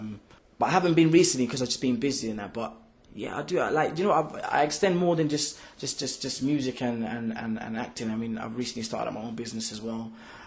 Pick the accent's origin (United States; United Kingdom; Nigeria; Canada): United Kingdom; Brixton, London; I was raised in Brixton, South London.